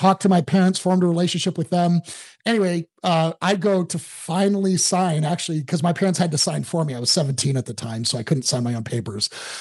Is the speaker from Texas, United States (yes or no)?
no; Detroit, Michigan, United States; My biggest problem growing up, I grew up in Metro Detroit, had an incredible family.